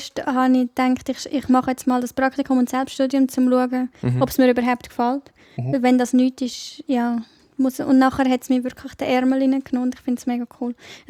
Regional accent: Stans, Nidwalden, Switzerland; now in Zurich, Switzerland; ich komme aus der Innerschweiz. Und seit 6 Jahren habe ich schon gesagt, dass ich auf Zürich wohne.

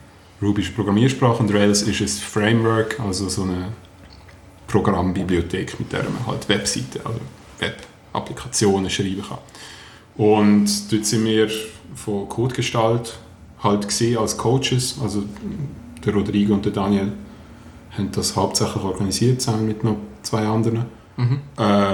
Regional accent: Aargau, Switzerland; accent: Basel influences; ich komme irgendwo aus dem Aargau.

